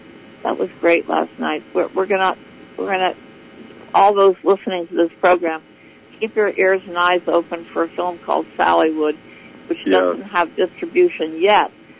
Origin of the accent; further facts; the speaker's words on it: Prague, Czechia; English is a second language; My name is … I come from Prague, Czechoslovakia